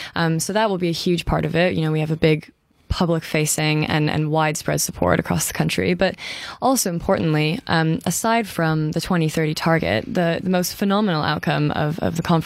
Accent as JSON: {"language": "English", "country": "Canada", "said": "As a Canadian"}